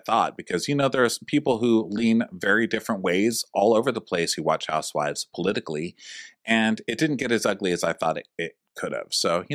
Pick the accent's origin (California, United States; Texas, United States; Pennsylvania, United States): Texas, United States; in places like my home state of Texas, making abortion illegal